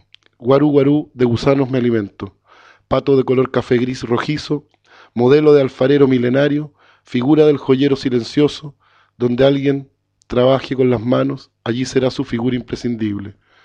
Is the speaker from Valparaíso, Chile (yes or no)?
no; Villarrica, Araucanía, Chile; moved away; also born or lived in Santiago / Temuco; yo nací en Santiago por error, porque yo soy de Villarrica, en realidad.